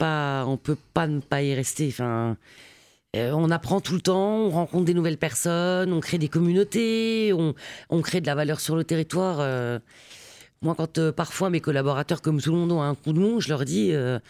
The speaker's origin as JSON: {"language": "French", "town": "Thionville", "region": "Grand Est", "country": "France", "lives_now": "Nancy, France", "said": "Je viens de Thionville, je suis Lorraine. Je viens de Thionville où j'ai fait mes études à l'Institut Notre-Dame de la Providence. Et puis j'ai passé mon bac et je suis venue à Nancy pour faire mes études de droit. Et puis je suis restée à Nancy"}